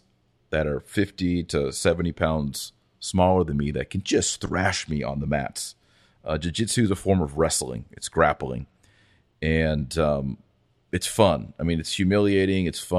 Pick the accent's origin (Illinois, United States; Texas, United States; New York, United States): Texas, United States; Fort Worth; In fact, where I grew up in Fort Worth, Texas, in the 80s, my best friend was a Lutheran